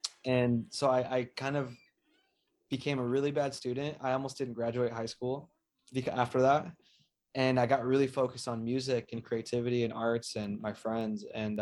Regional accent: California, United States; growing up in California as a young Filipino, I'm definitely very thankful. It's one of the best places to grow up.

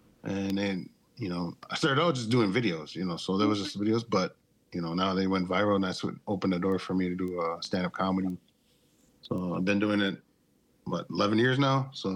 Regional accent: Minneapolis, Minnesota, United States; now in Leech Lake, United States; I got the same. I was born and raised in Minneapolis, over Southside.

